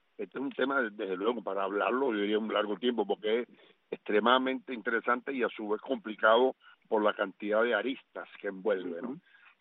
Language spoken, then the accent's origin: Spanish; Venezuela; como ciudadano venezolano, como economista y como persona natural